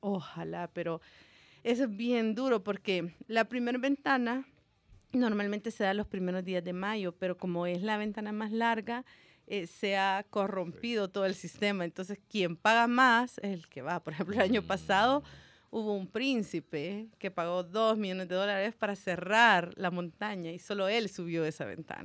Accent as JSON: {"language": "Spanish", "country": "El Salvador", "said": "somos las dos latinas que vamos. Las dos seríamos la primera vez, ella es de Uruguay y yo de El Salvador."}